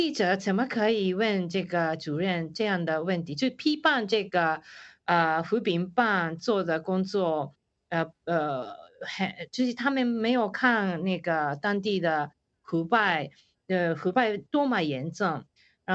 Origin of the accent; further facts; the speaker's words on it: Japan; Chinese is a second language; 然后我说我是日本人，但是他们不相信。